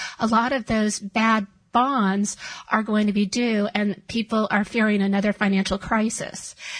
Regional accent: California, United States; and I came from California.

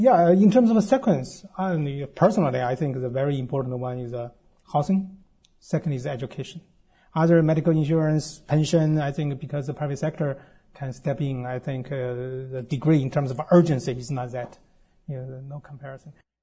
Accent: Chengdu, Sichuan, China; And I come from Chengdu, my hometown.

